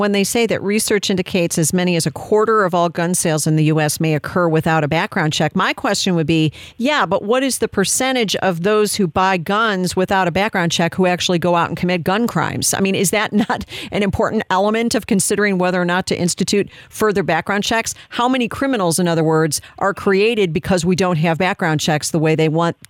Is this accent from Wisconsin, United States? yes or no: no; Chicago, Illinois, United States; you look in particular at my hometown of Chicago, and you see the homicide rate there